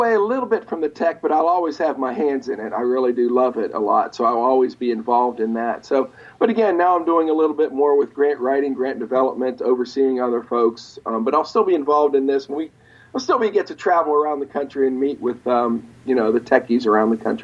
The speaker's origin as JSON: {"language": "English", "region": "West Virginia", "country": "United States", "tie": "born or raised there", "said": "Yeah, I grew up here in West Virginia in the northern end of the state where West Virginia University is, and that's where I went to college."}